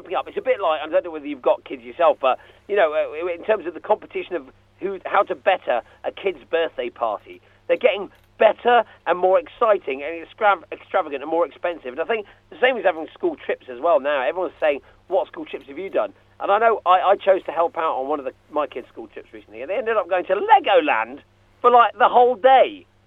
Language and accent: English; South West England, United Kingdom; I'm from Devon, so down the other end.